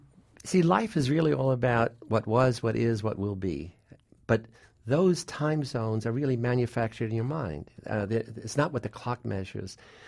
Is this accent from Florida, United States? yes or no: no; Bronx, New York, United States; I grew up in the South Bronx from a family of Sicilian origin, and most of the family, most poor people, live in the present zone.